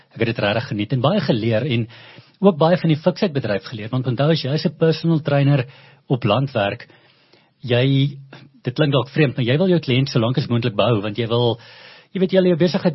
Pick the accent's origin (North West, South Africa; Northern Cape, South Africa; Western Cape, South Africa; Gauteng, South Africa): North West, South Africa; Klerksdorp; ek is 'n ou Klerksdorper, so ek is 'n ou mielieboer. Die ou Wes-Transvaal, Noordwes.